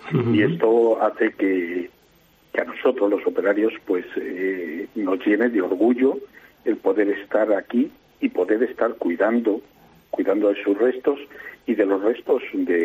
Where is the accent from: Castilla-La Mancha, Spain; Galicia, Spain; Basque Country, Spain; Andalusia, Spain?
Castilla-La Mancha, Spain; Toledo; born there; now in Tortosa, Spain; Yo soy nacido en Toledo, pero siento Tortosa como mi casa, como mi patria.